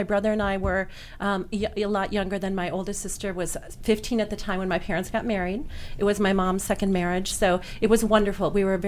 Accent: McHenry, Illinois, United States; also born or lived in Chicago; I grew up in rural northern Illinois, born in Chicago. I grew up in McHenry, Illinois, small town.

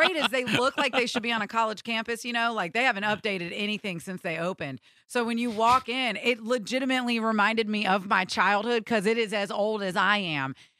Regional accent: Connecticut, United States; And I grew up in Connecticut.

